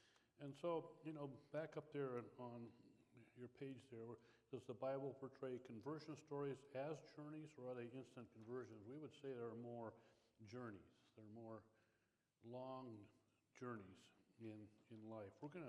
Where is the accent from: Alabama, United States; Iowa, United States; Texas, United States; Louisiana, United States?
Iowa, United States; I'm from Iowa, born 1950.